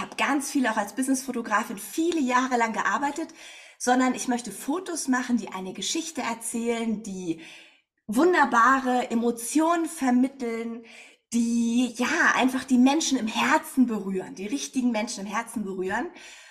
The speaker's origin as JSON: {"language": "German", "region": "Berlin", "country": "Germany", "said": "ich komme aus Berlin. Ich lebe hier also in Berlin in meinem Fotoatelier"}